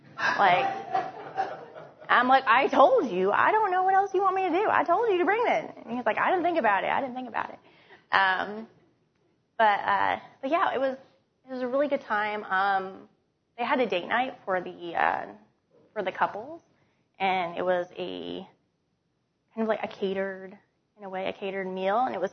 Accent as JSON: {"language": "English", "region": "Connecticut", "country": "United States", "said": "People tell me all the time that I talk too fast. But I'm from Connecticut, so that's what I do."}